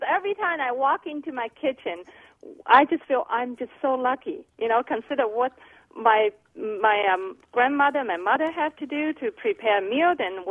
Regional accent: China; When I was growing up in China, the vegetable is all muddy.

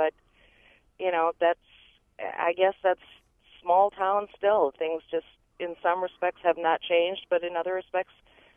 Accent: La Crosse, Wisconsin, United States; moved away as an adult; my partner and I grew up in La Crosse, but have been away since my mid-20s. My partner and I recently moved back to La Crosse

